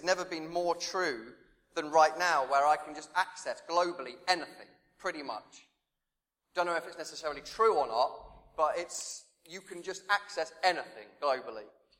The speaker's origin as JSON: {"language": "English", "town": "Reading", "region": "South East England", "country": "United Kingdom", "tie": "born or raised there", "said": "For me, I was formed, my place, my hometown is Reading."}